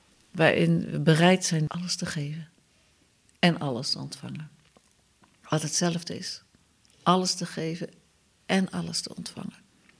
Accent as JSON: {"language": "Dutch", "country": "Netherlands", "said": "Nee, het is niet meer wat wij als Nederlanders onder gezellig verstaan."}